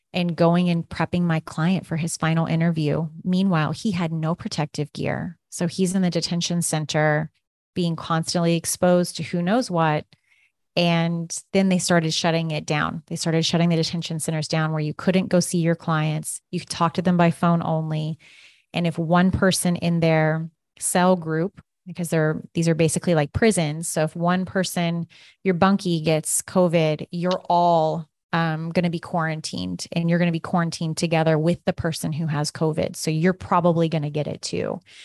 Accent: Kansas, United States; Growing up in Kansas, you know, every summer, everyone is very consumed with harvest.

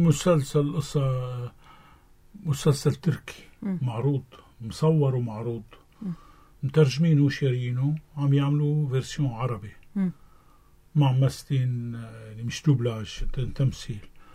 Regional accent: Lebanon; مع انا لبناني

